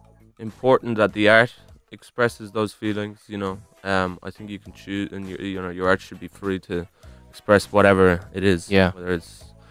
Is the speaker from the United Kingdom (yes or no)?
no; Ireland; I feel like Ireland, you know, it's a different history, but there's a lot of similarities. And and the great thing about it is that, you know, in Ireland we found peace.